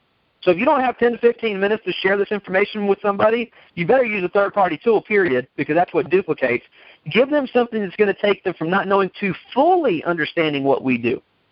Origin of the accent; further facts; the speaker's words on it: Texas, United States; I live in Alabama and I was born and raised in Texas.